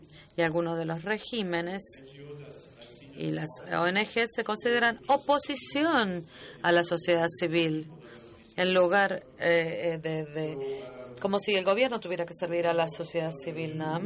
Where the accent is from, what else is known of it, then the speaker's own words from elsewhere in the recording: Montreal, Quebec, Canada; No lo va a hacer en Chicago ni en Montreal, de donde vengo yo.